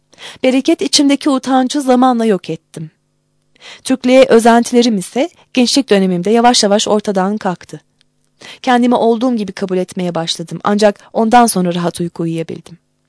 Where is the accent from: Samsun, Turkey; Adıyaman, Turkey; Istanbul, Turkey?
Adıyaman, Turkey; Yeni taşındığımız mahallede bize misafirliğe gelen herkese, daha onlar sormadan biz Adıyamanlıyız, Kürtçe konuşuyoruz ama Ermeni asıllıyız.